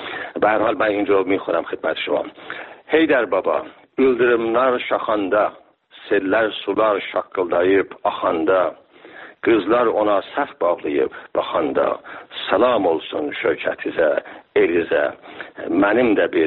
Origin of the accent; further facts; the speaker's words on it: Iran; born there; به خصوص دریاچه که شهر زادگاه من در کنارش هست، دریاچه ارومیه